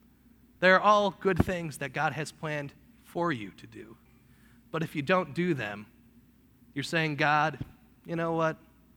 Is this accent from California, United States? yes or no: no; Detroit, Michigan, United States; I'm from Detroit, too.